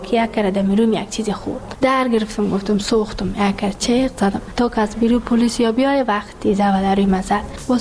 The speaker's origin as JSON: {"language": "Persian", "region": "Ghazni", "country": "Afghanistan", "lives_now": "Kabul, Afghanistan", "said": "که ما کابل آمدیم از غزنی هستیم."}